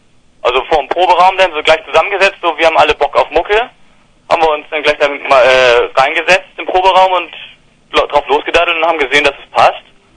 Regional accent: Bullendorf, Germany; Aus Bullendorf. Also eigentlich bei dem Zorn, aus allen Dörfern vereint.

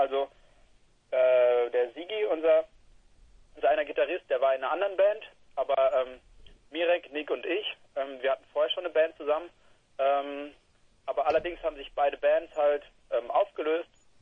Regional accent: Mosbach, Baden-Württemberg, Germany; now in Stuttgart, Germany; Aus dem Süden Deutschlands und ursprünglich aus der kleinen Stadt Mosbach.

